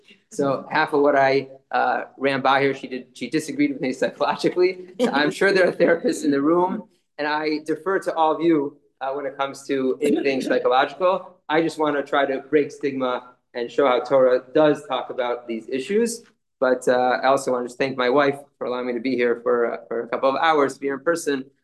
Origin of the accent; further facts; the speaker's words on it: Midwest, United States; the people that I looked up to when I was a young NCSYer growing up in the Midwest.